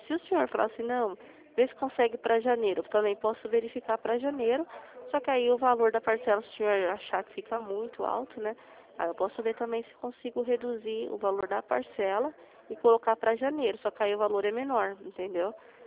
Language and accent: Portuguese; Limeira, São Paulo, Brazil; sou de Limeira.